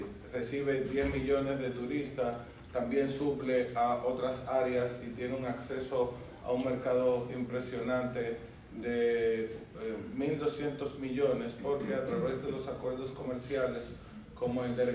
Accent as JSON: {"language": "Spanish", "country": "Dominican Republic", "said": "Básicamente eso es lo que compone lo que somos como dominicanos"}